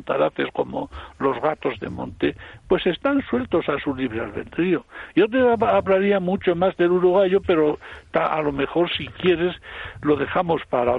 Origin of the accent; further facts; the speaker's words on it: Castile and León, Spain; Yo en el norte de Palencia, ya sabes que cerquita de mi pueblo